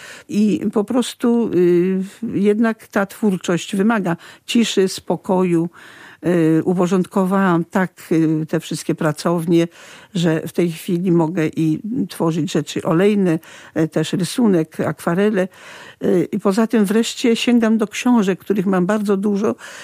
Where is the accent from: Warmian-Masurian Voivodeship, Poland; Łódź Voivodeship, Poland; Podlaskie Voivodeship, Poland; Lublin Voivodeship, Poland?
Lublin Voivodeship, Poland; Lublin; Tak więc czuję się lublinianką, tutaj się urodziłam.